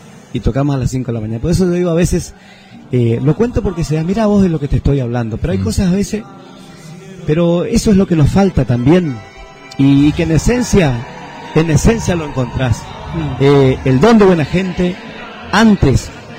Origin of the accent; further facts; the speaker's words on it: Corrientes, Argentina; somos de acá, somos del interior, somos de Corrientes